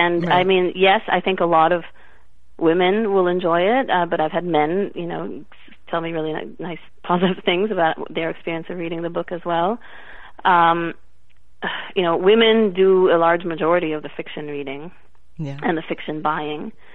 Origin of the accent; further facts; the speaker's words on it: France; English is a second language; And, I'm half Indian and I'm half American and I grew up in France.